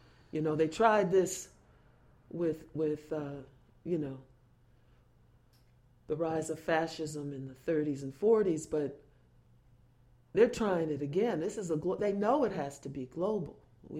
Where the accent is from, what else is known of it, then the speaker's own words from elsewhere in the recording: Detroit, Michigan, United States; now in Berkeley, United States; I'm from Berkeley now, not only since, my child's, I became a mom out here. I'm from Detroit originally, but so I've been in this area a while.